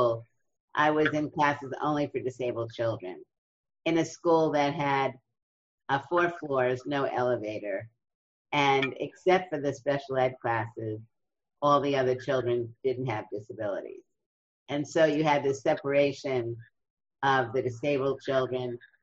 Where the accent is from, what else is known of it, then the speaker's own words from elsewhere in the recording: Brooklyn, New York, United States; I grew up in Brooklyn, New York.